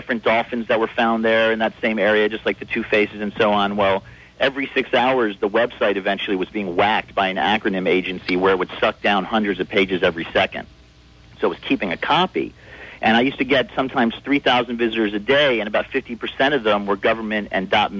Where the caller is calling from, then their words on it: Philadelphia, Pennsylvania, United States; in Philly.